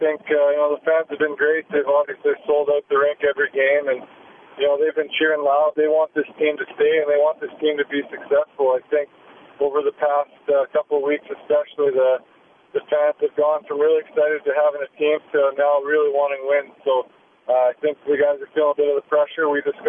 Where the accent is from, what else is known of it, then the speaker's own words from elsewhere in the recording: Winkler, Manitoba, Canada; I was in my hometown, actually, in Winkler